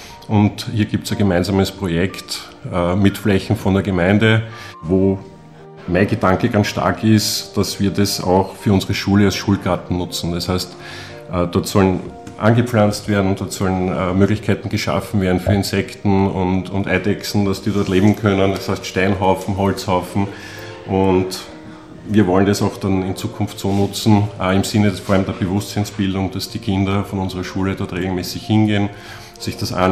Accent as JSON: {"language": "German", "town": "Tulln", "region": "Lower Austria", "country": "Austria", "tie": "born or raised there", "said": "Ich bin aufgewachsen im Bezirk Dulln und in meiner Jugend war es so, wir haben darauf warten müssen, dass der Schneepflug kommt, dass wir überhaupt aus der Siedlung rauskommen."}